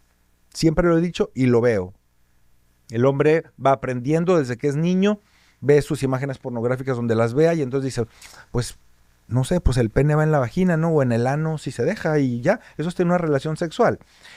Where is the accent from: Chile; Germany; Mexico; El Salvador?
Mexico; voy a hablar de México porque soy mexicano